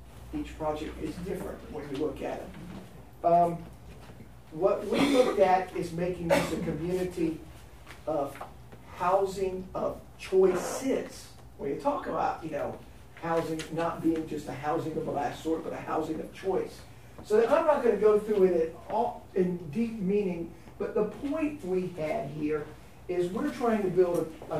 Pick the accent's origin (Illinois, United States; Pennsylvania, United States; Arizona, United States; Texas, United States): Texas, United States; born there; I was born in Texas.